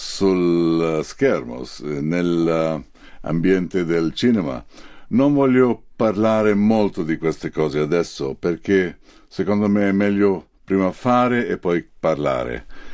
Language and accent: Italian; New Delhi, Delhi, India; Italian is a second language; now in Mumbai, India; Sì, sono cresciuto in Nuova Delhi, capitale dell'India. Così ho sempre pensato che la mia casa, il mio senso di essere, rimane a Nuova Delhi